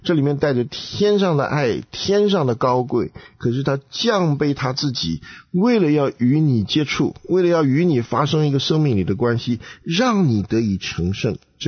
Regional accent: China

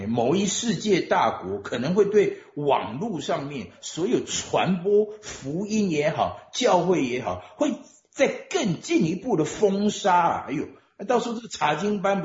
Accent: Taiwan

